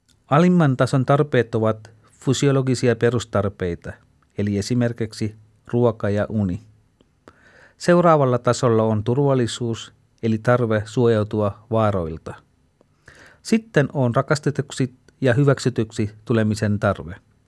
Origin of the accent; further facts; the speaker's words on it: Sri Lanka; Kotimaassani Sri Lankassakin tilanne on kohentunut paljon